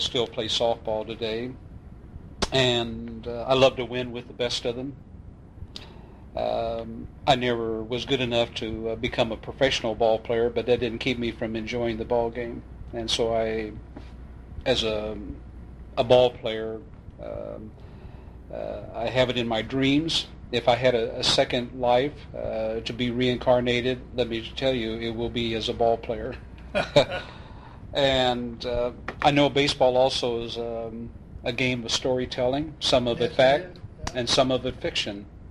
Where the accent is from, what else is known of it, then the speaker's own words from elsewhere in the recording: Kansas, United States; As a kid growing up in Kansas, I never in my wildest dream would have ever thought something like this would have.